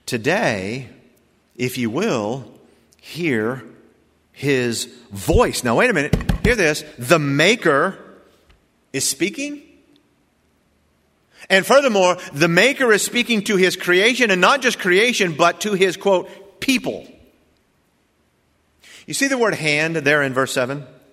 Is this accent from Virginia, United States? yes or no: yes; Norfolk, Virginia, United States; born there; sure, I was born in Norfolk, Virginia, but I'm being made in heaven.